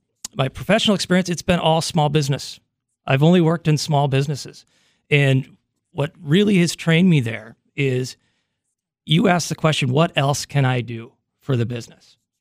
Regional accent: Dickinson, North Dakota, United States; I graduated from Dickinson High School in 1993. I was born and raised in Dickinson. Family still lives there. My dad still ranches the same ranch we've had since 1927.

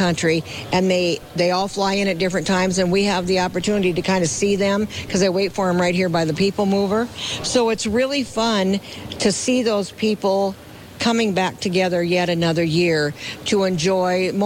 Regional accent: Winner, South Dakota, United States; because winter is my hometown. And my mom and dad hosted hunters for many years.

